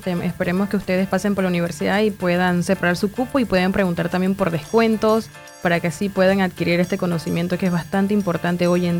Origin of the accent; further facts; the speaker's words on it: Panama; como decimos aquí, como el panameño, un gringo